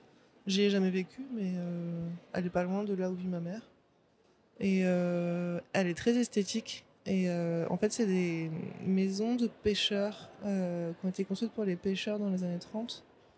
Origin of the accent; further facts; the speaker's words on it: Ouistreham, Normandy, France; c'est à Ouistreham, en fait, qu'on a tourné. C'est là où je suis née. Enfin, c'est là où j'ai grandi.